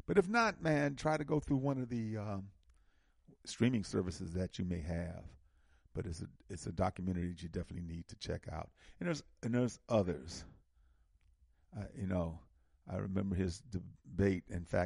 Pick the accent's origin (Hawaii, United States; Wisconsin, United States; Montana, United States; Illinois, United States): Wisconsin, United States; Milwaukee; I associate it with, like, driving to Chicago from Milwaukee. That's for me, because I'm from Milwaukee.